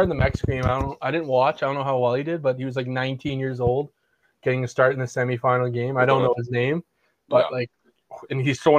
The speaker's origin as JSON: {"language": "English", "country": "Canada", "said": "Like, I think as a Canadian, I think we have potential to be a good."}